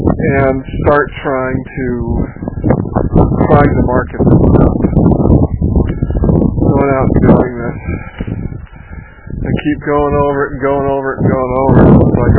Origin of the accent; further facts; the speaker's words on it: United States; yes, I am an American, and that's where I born and I grew up. I'm 45 years old.